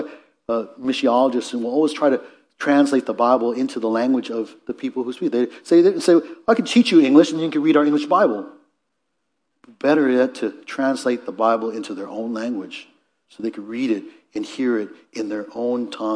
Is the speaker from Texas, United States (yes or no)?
no; Seattle, Washington, United States; born there; Some of us were born, I was born in Seattle.